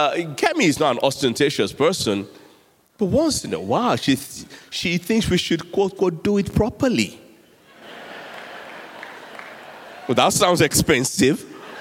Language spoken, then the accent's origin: English; Nigeria; I'm a Nigerian.